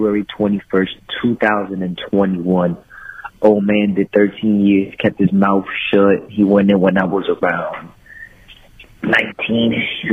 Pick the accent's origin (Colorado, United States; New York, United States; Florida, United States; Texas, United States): Florida, United States; Miami; I'm from Miami, Florida.